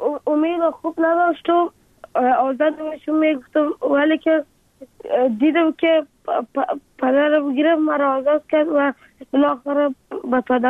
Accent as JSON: {"language": "Persian", "country": "Afghanistan", "said": "افغانستان و وطن خودم"}